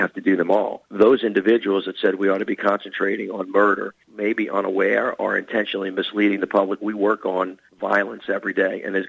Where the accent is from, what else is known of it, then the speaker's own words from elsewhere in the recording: the South, United States; And I love the South. I'm a Southerner through and through.